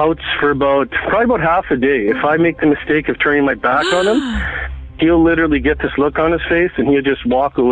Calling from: the Prairies, Canada; Yeah, I'm calling from Canada. I live in the prairies.

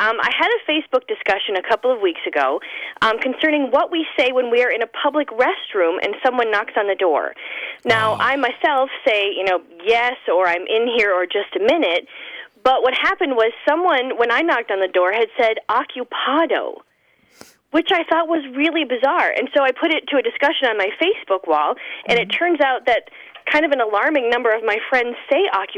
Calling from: Ishpeming, Michigan, United States; I'm calling from Ishpeming, Michigan.

